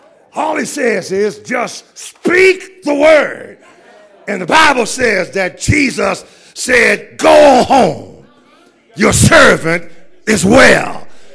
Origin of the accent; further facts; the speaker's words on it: Philadelphia, Pennsylvania, United States; I'm from Philadelphia